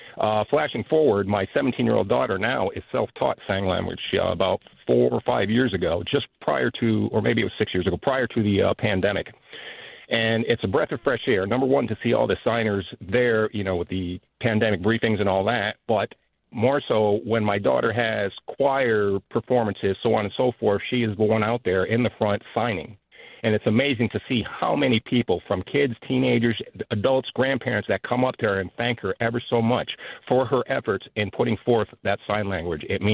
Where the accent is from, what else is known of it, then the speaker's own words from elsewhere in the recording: Massachusetts, United States; Growing up in Western Massachusetts, I was surrounded by a multitude of non-English speaking individuals from any and every country you can think around the world.